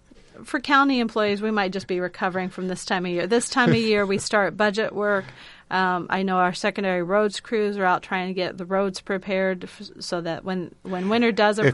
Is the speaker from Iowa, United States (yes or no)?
yes; Iowa, United States; Every growing up in Iowa, I get really concerned about the weather in January